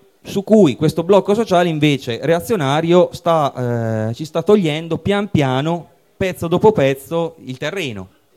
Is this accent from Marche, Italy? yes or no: no; Bologna, Emilia-Romagna, Italy; Io sono di Bologna